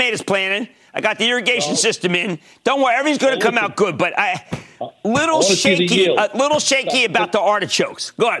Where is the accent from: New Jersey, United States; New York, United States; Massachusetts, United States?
New Jersey, United States; Let's go to Stuart in my home state of New Jersey.